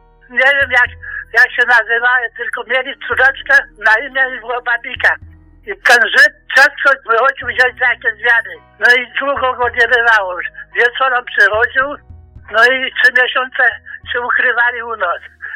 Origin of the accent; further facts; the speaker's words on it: Piwniczna, Lesser Poland, Poland; Ja pochodzę rodem z Piwnicznej, Podbukowiec, taka wioska pod Wadziejową. U nas dom taki był na boku, taka polana w lesie. … Nas było dzieci siedmioro i rodzice.